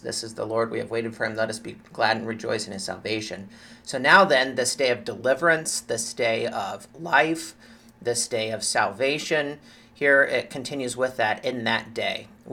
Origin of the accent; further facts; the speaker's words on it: Ohio, United States; I'm from Central Ohio is where I grew up, but some of my family's from Southern Ohio. And so then that, I have that little bit of an accent that comes through every so often.